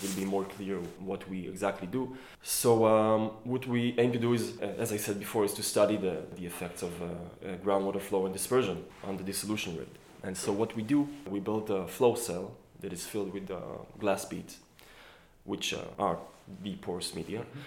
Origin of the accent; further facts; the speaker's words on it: Haifa, Haifa District, Israel; So I'm from Israel, from Haifa. I did my bachelor's and master's in hydrology at the Hebrew University in Jerusalem.